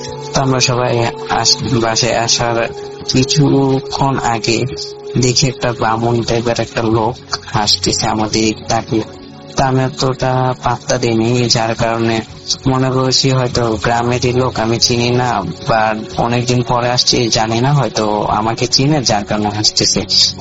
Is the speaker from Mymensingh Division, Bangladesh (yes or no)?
yes; Mymensingh Division, Bangladesh; তা আমার গ্রামটা হচ্ছে নেত্রকোনা জেলা বাবুইডহর এলাকার নামটা